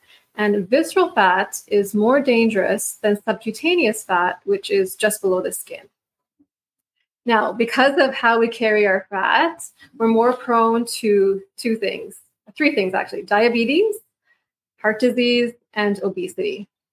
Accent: Canada; born there; So for example, I was not born in Pakistan. I was born here in Canada, but I still would have some of these risk factors because of my ancestry.

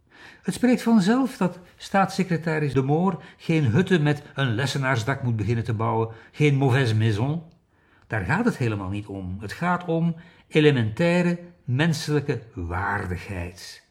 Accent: Belgium; Ik weet het, België is niet Chili of Rwanda of een Filipijns eiland. Ons vaderland is veel welvarender.

